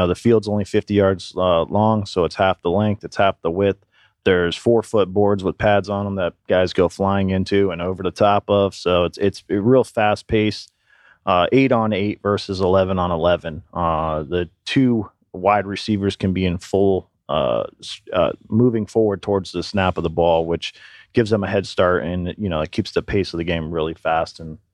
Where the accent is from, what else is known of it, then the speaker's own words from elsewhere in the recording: Vermont, United States; And as I grew up in Vermont, one of the things is, you know, there wasn't a whole lot to do up there.